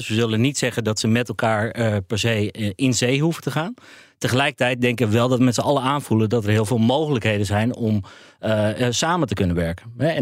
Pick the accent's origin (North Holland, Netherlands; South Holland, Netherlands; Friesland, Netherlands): Friesland, Netherlands; Nou, ik kom uit Friesland, dus ik ben wordt lastig.